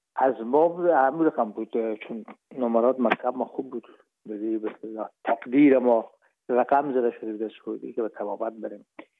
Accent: Herat, Afghanistan; moved away as an adult; now in Hamburg, Germany; ما رفتیم از کابل به هرات و پیش که فاکولته رو پایان برسانیم یا دیپلمی بگیریم از هرات از طریق زمینی داخل مرز ایران شدیم از مرز ایران گذشتیم و داخل پاکستان و از پاکستان قاچاقی آمدیم به آلمان میشد سال 1369 که ما به هامبورگ رسیدیم که باشه 1990

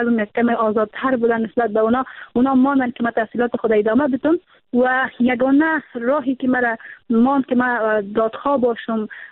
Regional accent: Samangan, Afghanistan; در ولایت ما هستن، چون ولایت سمنگان کاملا یک ولایت سنتی هست،

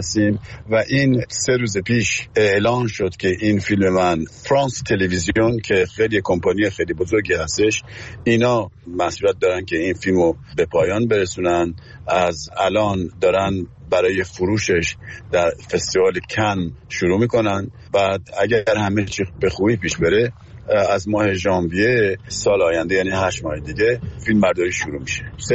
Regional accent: Tehran, Tehran Province, Iran; born or raised there

